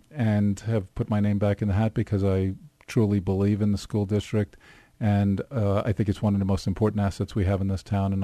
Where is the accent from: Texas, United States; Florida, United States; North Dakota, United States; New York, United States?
New York, United States; now in Park City, United States; I'm originally from New York.